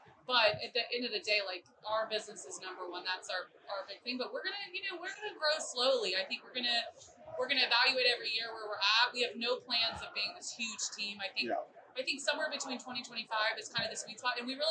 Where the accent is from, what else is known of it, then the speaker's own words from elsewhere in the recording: Austin, Texas, United States; No, well, I grew up in Austin, so I am a UT.